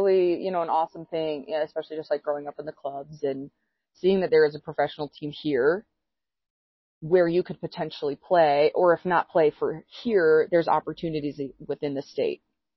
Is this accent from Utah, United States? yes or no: yes; Utah, United States; we are home back in Utah. It is Return of the Royalty. And I could not be more excited to play in my home state.